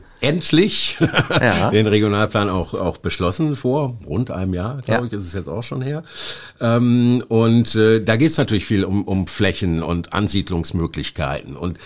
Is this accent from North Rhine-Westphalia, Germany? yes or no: yes; Oberhausen, North Rhine-Westphalia, Germany; Ich sag mal, in meiner Heimatstadt Oberhausen hält es sich so auf ungefähr einem Level jetzt seit einiger Zeit.